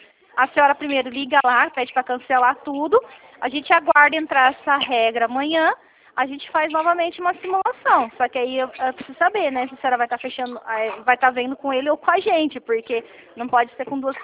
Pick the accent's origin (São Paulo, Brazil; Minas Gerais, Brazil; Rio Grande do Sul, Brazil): São Paulo, Brazil; mas eu sou do interior de São Paulo, tá? Eu não sou do Rio de Janeiro.